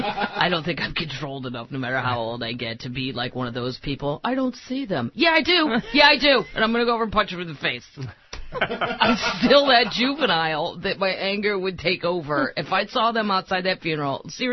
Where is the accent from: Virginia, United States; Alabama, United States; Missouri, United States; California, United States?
Missouri, United States; They believe that the Garden of Eden is in Missouri, and I'm from Missouri.